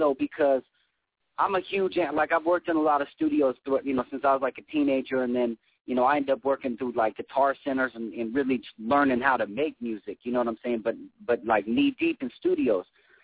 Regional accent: Riverside, California, United States; now in Los Angeles, United States; I'm from Riverside originally. I live in L.A. now, but I grew up in Riverside.

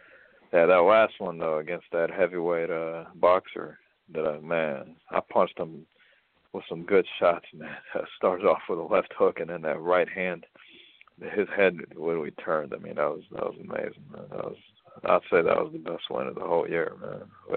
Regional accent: United States; I got some Ukrainian in me, but I'm more Russian than Ukrainian, and really I'm American.

